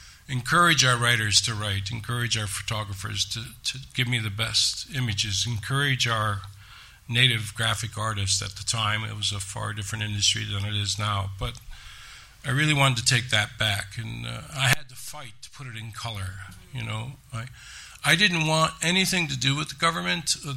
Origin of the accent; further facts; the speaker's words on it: Ontario, Canada; Yeah, I'm originally from the Six Nations Reserve in Southern Ontario.